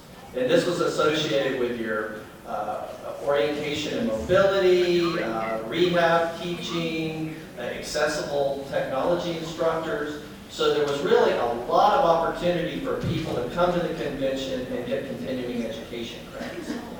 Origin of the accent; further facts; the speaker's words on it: the South, United States; accent: southern; My southern accent gets me in trouble there sometimes.